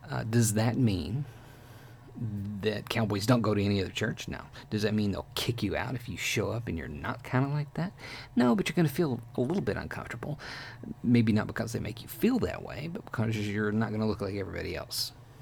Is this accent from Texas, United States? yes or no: yes; Texas, United States; overseas, and of course I'm from Texas, most people feel like, or at least the mystique overseas sometimes, is that if you're from Texas, you have these things.